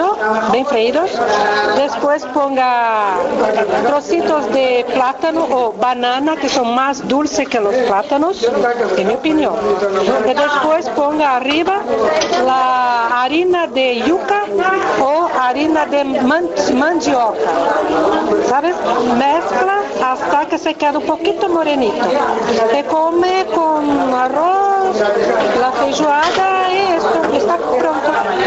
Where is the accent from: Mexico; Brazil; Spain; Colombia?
Brazil; Spanish is a second language; Yo soy de Brasil.